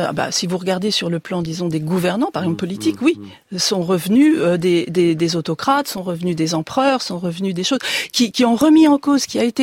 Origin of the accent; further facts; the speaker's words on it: south of France, France; Je suis originaire du Sud.